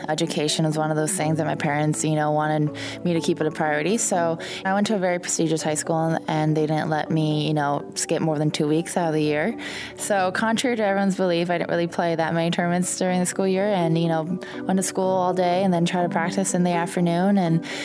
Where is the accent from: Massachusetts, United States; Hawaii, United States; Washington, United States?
Hawaii, United States; Honolulu; I'm from Honolulu, Hawaii.